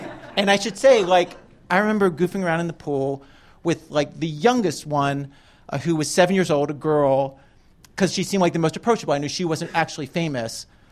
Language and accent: English; Baltimore, Maryland, United States; My dad was an accountant. I grew up in Baltimore.